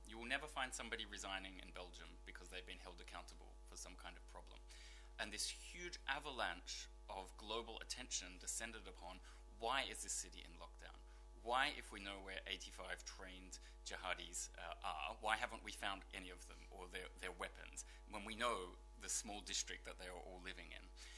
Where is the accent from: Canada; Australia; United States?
Australia; I grew up in Australia. So the British sometimes treat me as half British